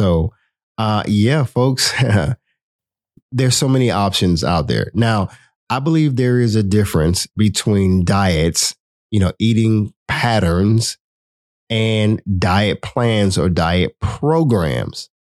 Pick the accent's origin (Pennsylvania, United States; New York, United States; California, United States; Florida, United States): Florida, United States; Miami; I love fish. I grew up in Miami. I grew up eating fresh fish all the time.